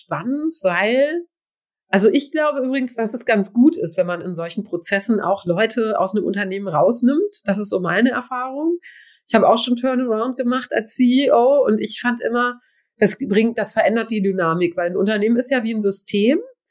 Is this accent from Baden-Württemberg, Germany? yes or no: no; Göttingen, Lower Saxony, Germany; ich komme aus Göttingen